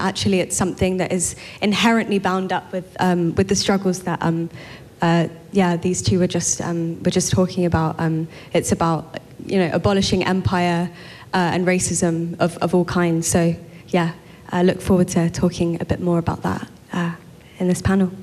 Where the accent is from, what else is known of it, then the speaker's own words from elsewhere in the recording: London, United Kingdom; I'm from London, came today.